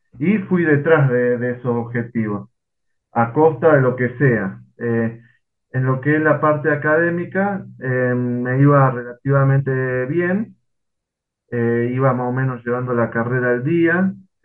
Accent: Marcos Juárez, Córdoba, Argentina; yo soy de la ciudad de Marco Juárez, de la provincia de Córdoba, en Argentina. Tengo 33 años, soy de una familia de ahí de Marco Juárez

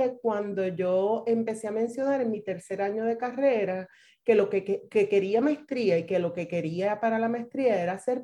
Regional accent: Aguadilla, Puerto Rico; yo soy de Aguadillas y varita de Aguadillas de escuela pública. Antes de irme a Río Piedras, estuve un año en Mayagüez

